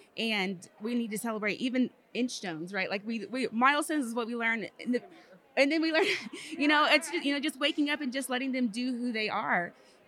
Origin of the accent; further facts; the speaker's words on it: Texas, United States; I'm from Texas.